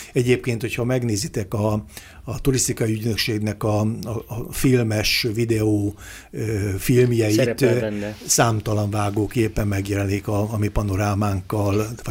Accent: Hungary; Sőt, én patrióta magyarként, csak. Magyar borászként, én azt vallom

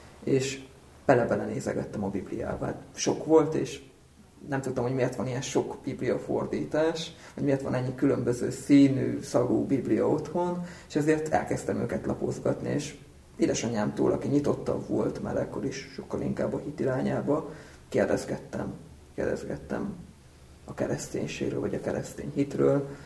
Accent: Furta, Hajdú-Bihar, Hungary; Hajdú-Bihar megyében nőttem föl, Biharban, a Kissárét és a Bihari sík találkozási pontjánál, Furtában, néhány 10 kilométerre a román határtól van ez a település. Egyéb iránt talán a román ortodox egyház fenntartásában működő iskolába jártam

